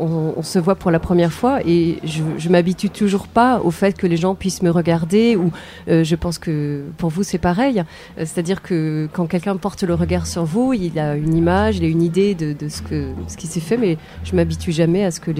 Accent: Schiltigheim, Grand Est, France; born there; Je suis née à Strasbourg, enfin exactement à Schiltigheim, qui est dans la région de Strasbourg, c'est la banlieue de Strasbourg. Je suis une Alsacienne.

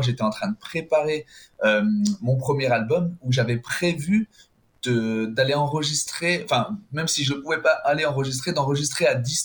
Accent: Lyon, Auvergne-Rhône-Alpes, France; je suis né à Lyon, c'est ça, et j'ai grandi à Lyon, mais mon papa est d'origine martiniquaise et j'ai eu la chance d'y aller passer pas mal de temps les étés là-bas quand j'étais plus jeune.

